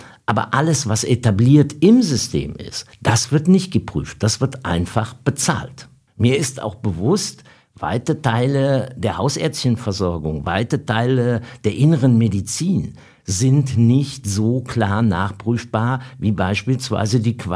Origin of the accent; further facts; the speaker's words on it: Rhineland-Palatinate, Germany; Ich stamme aus dem Ahrtal, wo die große Flut war. Also in einer ländlichen Gegend in der Eifel. Aber es sind nur 25 Kilometer bis Bonn und es sind nur 40 Kilometer bis Koblenz.